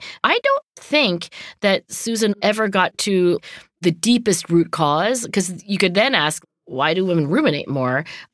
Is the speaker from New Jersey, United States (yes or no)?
yes; Cherry Hill, New Jersey, United States; Subaru, the car company, had opened an office in my hometown of Cherry Hill, New Jersey.